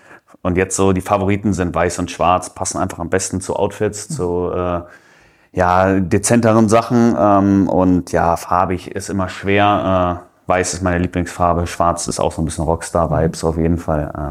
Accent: Kiel, Schleswig-Holstein, Germany; Ich bin ja ein Kieler Jung, ein Nordlicht. Von daher erinnert mich einfach an die Heimat

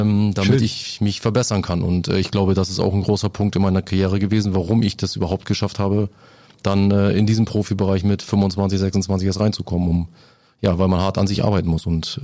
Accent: Northern Germany, Germany; als Norddeutscher ist man grundsätzlich Werder Fan. Dafür wird man geboren hier oben im Norden.

